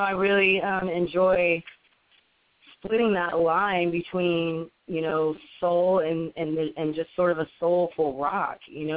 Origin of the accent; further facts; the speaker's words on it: Tulsa, Oklahoma, United States; we're like the same person, except I'm from Tulsa, she was from New York.